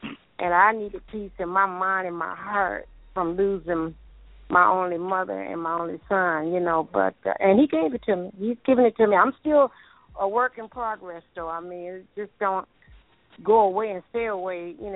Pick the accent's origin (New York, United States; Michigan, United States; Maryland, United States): Michigan, United States; Detroit; now in Houston, United States; Yes, I'm from Detroit, but right now I live in Houston.